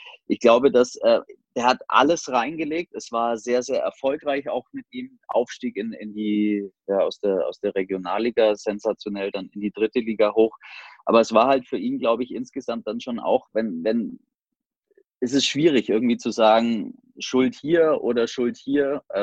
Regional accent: Bavaria, Germany; now in Erlangen, Germany

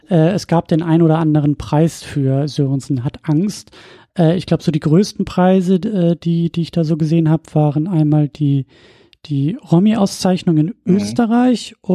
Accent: Northern Germany, Germany; Du kommst aus dem Norden, ich komme aus dem Norden.

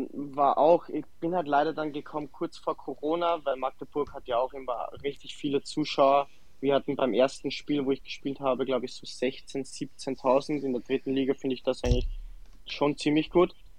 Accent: Austria; accent: Austrian Standard German; now in Dresden, Germany; Man hört es ja auch mit meinem Dialekt, den österreichischen Hochdeutsch-Dialekt, sage ich einfach mal so.

